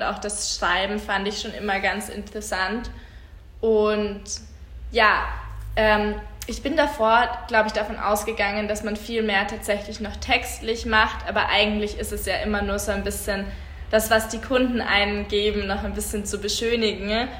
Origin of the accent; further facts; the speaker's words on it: Bavaria, Germany; moved away as an adult; now in Vienna, Austria; ich bin in einer Kleinstadt in Bayern aufgewachsen.